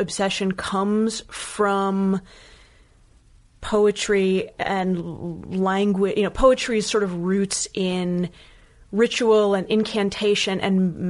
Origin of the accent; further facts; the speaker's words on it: Bethesda, Maryland, United States; I'm from Maryland. Yeah. I'm from Bethesda outside of DC.